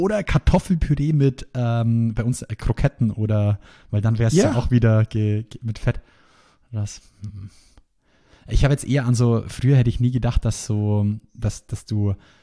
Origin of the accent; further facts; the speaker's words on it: Bavaria, Germany; bei uns in Bayern